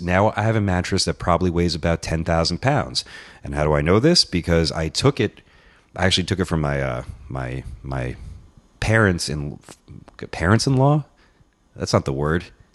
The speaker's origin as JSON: {"language": "English", "town": "Queens", "region": "New York", "country": "United States", "tie": "born there", "said": "I'm back in Queens. I was born in Queens, and now I'm back here at 32 years old, back home."}